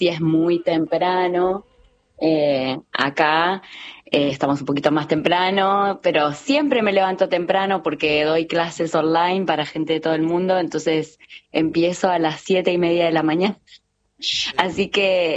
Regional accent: Campana, Buenos Aires Province, Argentina; now in Dallas, United States; Nosotros vivimos aquí hace 8 años, somos de Campana, pero vivimos acá y tenemos una comunidad hermosa.

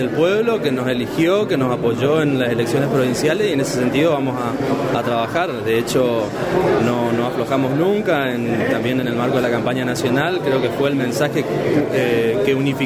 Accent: Empedrado, Corrientes, Argentina; fundamentalmente soy del interior, soy de Empedrado

